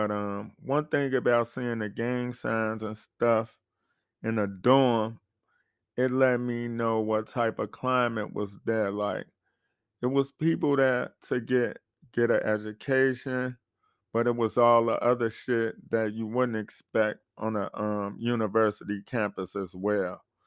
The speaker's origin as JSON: {"language": "English", "town": "Chicago", "region": "Illinois", "country": "United States", "said": "So I didn't go to a state school. I'm from Chicago."}